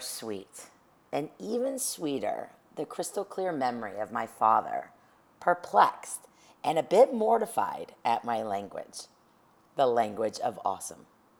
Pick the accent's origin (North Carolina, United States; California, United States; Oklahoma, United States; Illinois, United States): California, United States; San Fernando Valley; also born or lived in Encino; I was born in Encino and raised in the San Fernando Valley in the 60s, 70s, and 80s.